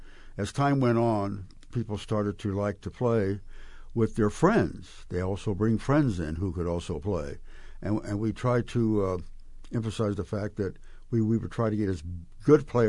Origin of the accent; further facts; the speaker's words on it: Kansas City, Missouri, United States; And I got to meet him since I was from Kansas City with the orchestra there.